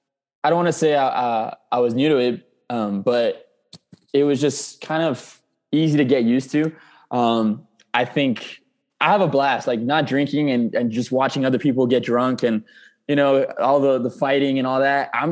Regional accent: El Paso, Texas, United States; I started since I was 5 years old playing here in, I'm from El Paso, Texas. So this is where I played my entire life. And then I went out to play in Phoenix, Arizona, a university out there.

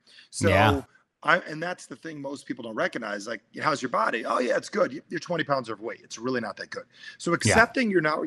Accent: New Jersey, United States; I'm from Jersey, so when we used to...

